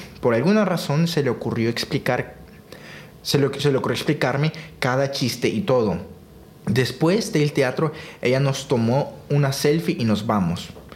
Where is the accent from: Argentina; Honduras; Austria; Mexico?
Austria; Yo le digo que no soy de Australia. Soy de Austria. Y el inglés no es mi idioma nativo.